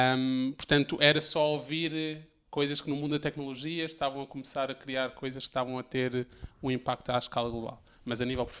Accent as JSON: {"language": "Portuguese", "country": "Spain", "tie": "born or raised there", "first_language": "Spanish", "second_language": "Portuguese", "moved": "yes", "lives_now": "Lisbon, Portugal", "said": "cresci em Espanha, portanto a primeira língua que eu aprendi a falar foi o espanhol, e acho que isso deu-me uma vantagem quando cheguei a Lisboa, em 2015"}